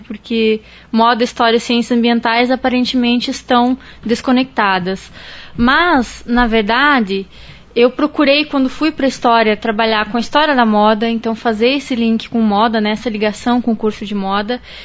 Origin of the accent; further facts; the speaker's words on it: Guarapuava, Paraná, Brazil; now in Maringá, Brazil; Não, eu sou natural de Guarapuava.